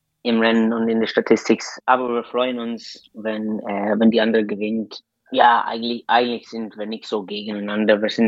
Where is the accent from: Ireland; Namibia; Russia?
Ireland; Leinster; German is a second language; Aber ich war aufgewachsen auf der Curragh.